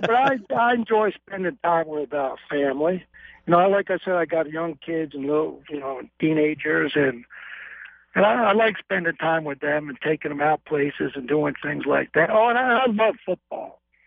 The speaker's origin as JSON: {"language": "English", "region": "New Jersey", "country": "United States", "said": "Even when I lived up north, I come from South Jersey."}